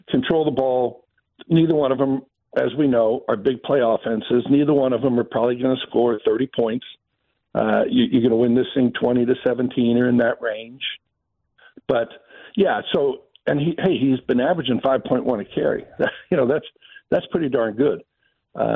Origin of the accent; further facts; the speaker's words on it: Los Angeles, California, United States; Let me just tell you, I grew up in Los Angeles. I was a Lakers fan.